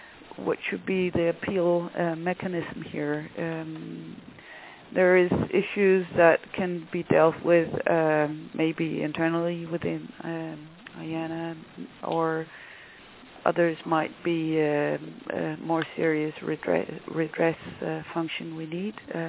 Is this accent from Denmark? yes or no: yes; Denmark; English is a second language; because I come from Denmark